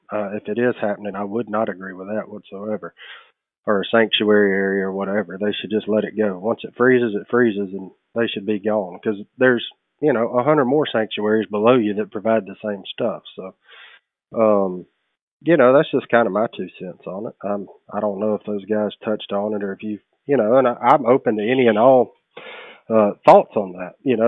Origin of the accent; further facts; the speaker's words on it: Louisiana, United States; Growing up in Louisiana, specifically, when I first started hunting, you either hunted a rice field or you didn't hunt.